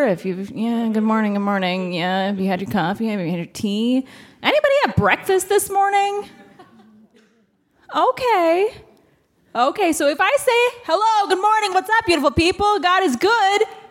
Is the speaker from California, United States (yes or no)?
no; Philadelphia, Pennsylvania, United States; I'm from Philly, born and raised. And in that area, not many people signed.